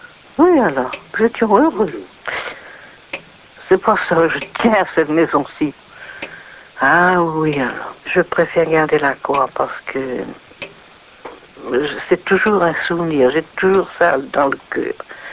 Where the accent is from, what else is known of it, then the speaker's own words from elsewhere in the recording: Pamard, Brittany, France; also born or lived in Plomeur; Je suis née à Plomeur en 1910. Et alors, en 1911, nous avons quitté Plomeur pour venir ici à Pamard.